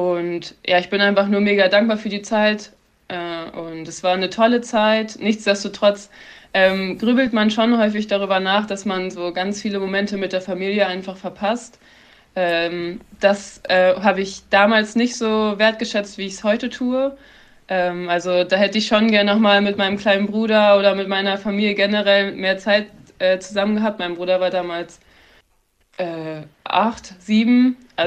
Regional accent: Lower Saxony, Germany; also ich komme aus der Nähe von Braunschweig. Barwerk heißt das kleine Dorf. Das ist so 2,5 Stunden einfach nur Autobahn.

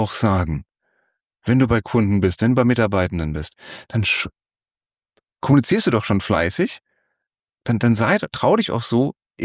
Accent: Frankfurt, Hesse, Germany; Also wir als Frankfurter haben einen Flughafen gebaut

